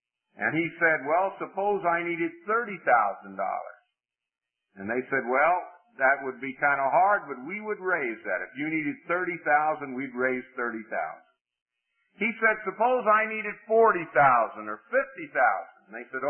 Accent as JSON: {"language": "English", "region": "the South", "country": "United States", "said": "I'm from the South, and Jimmy's from the South, and I know him."}